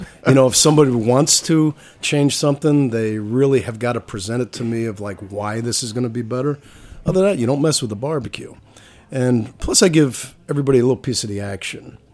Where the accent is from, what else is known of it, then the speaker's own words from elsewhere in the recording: New York, United States; also born or lived in Syracuse; I'm from New York originally, but my family, when we were 13 years old, moved up to Syracuse. And that's where I landed.